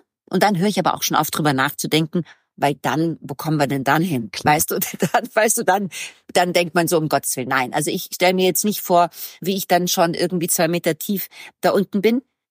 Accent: Munich, Bavaria, Germany; now in Berlin, Germany; Ich lebe mitten in Berlin. Ich bin ja Münchnerin und habe mich mit 15 Jahren so sehr in Berlin verliebt und wollte immer hierher.

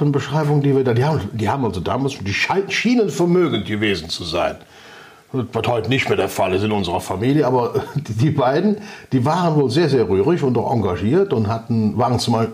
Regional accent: Bergisch Gladbach, North Rhine-Westphalia, Germany; ich bin auf der Schelsig geboren, also nicht in Köln, sondern im Kölner Umland, Bergisch Gladbach Herkenrath, gehörte damals zu Bensberg. Deshalb wohne ich auch immer noch hier. Herkenrath ist ein Ort weiter. Ich wohne jetzt in Bergisch Gladbach Sand

